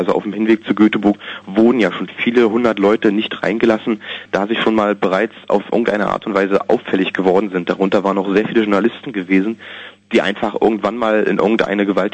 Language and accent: German; East Germany, Germany; Also ich bin halt in der DDR groß geworden